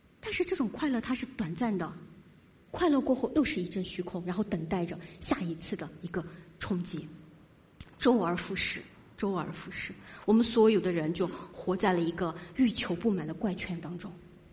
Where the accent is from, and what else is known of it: Singapore